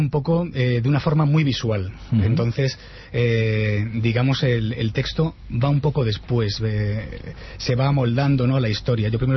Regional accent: Madrid, Community of Madrid, Spain; born there; now in Leganés, Spain; Sí, pero no en Leganés, nací en Madrid.

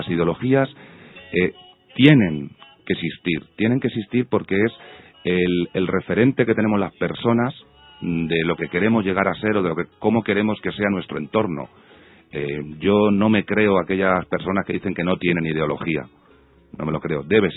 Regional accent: Ciudad Real, Castilla-La Mancha, Spain; Yo soy de Ciudad Real, me crié en Ciudad Real.

